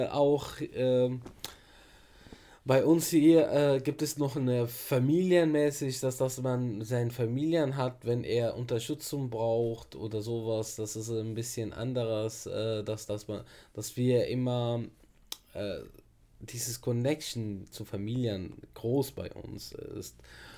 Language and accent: German; Damascus, Damascus Governorate, Syria; German is a second language; now in Germany; ich bin in Damaskus geboren, dort aufgewachsen. Es ist ein großes Land, sehr Multikulti, viel verschiedene Leute.